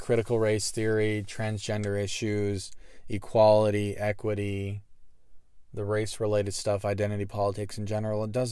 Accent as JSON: {"language": "English", "region": "the South", "country": "United States", "tie": "born or raised there", "said": "I grew up in the South. I grew up around firearms"}